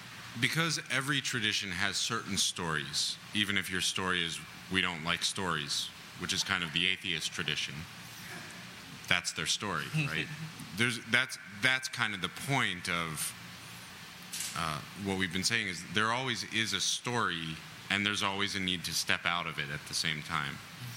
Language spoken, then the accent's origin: English; New York, United States; It's like growing up in New York. There's certain things about growing up in New York in the 80s and 90s that are shared.